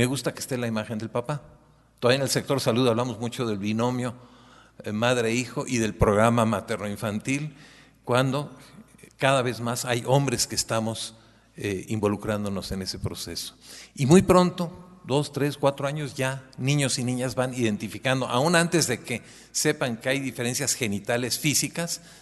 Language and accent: Spanish; Guanajuato, Mexico; Soy nacido en México, entonces no crean que vengo a criticar desde fuera.